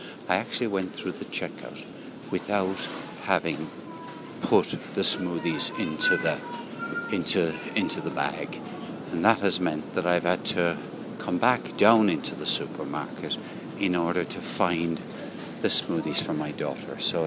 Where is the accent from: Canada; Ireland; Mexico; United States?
Ireland; moved away as an adult; Growing up in Ireland, it is very difficult to feel anonymous. It's a small rural society with a little bit of industrial culture, if you like, or urban culture in it.